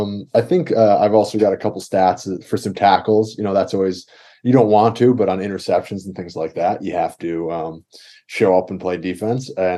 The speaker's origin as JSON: {"language": "English", "town": "Hastings", "region": "New York", "country": "United States", "tie": "born or raised there", "said": "Born and raised in Hastings. K through 12, that's a special place in my heart, you know."}